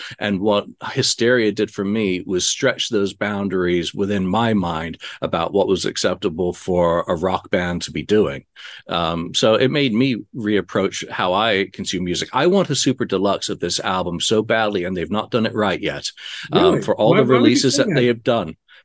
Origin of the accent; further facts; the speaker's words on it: Yorkshire and the Humber, United Kingdom; now in United States; as a Brit, before I moved to America, I grew up in Yorkshire.